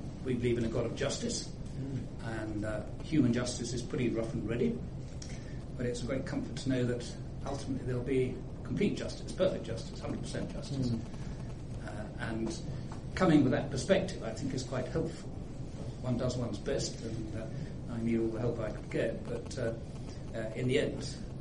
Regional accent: London, United Kingdom; Well, I grew up in sort of outer suburbs of London. Croydon, Purley, Wallingham, that sort of area.

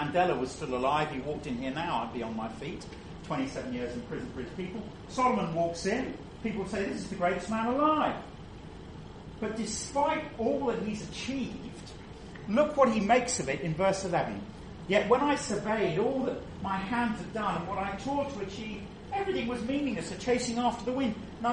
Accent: England, United Kingdom; as an Englishman

